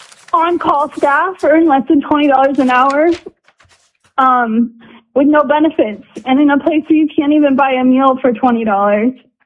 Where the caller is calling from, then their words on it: Sitka, Alaska, United States; I'm calling from Sitka, where I serve as the shelter manager at Sitkins Against Family Violence.